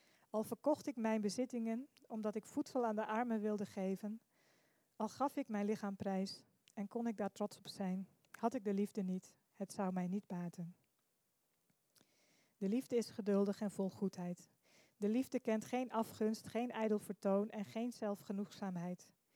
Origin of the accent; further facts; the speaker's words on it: Netherlands; waar we ook zeggen, zeker als Nederlanders, iedereen is gelijk en polderen en dat soort dingen